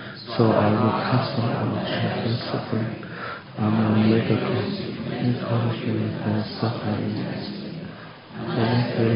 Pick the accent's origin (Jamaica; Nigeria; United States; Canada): Nigeria; I'm Nigerian, that's what we do.